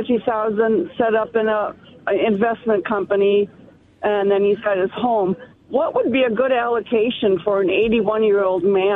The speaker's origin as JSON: {"language": "English", "town": "Woodbury", "region": "Minnesota", "country": "United States", "said": "Yes, I'm actually from Woodbury, Minnesota."}